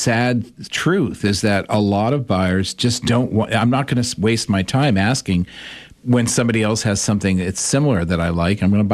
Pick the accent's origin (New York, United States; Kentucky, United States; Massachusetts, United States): Massachusetts, United States; It's just who I am. I'm from Massachusetts.